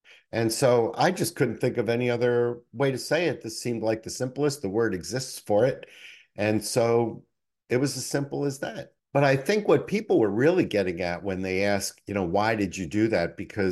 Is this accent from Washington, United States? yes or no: no; New York City, New York, United States; I'm from the Bronx and I am a real straight talker.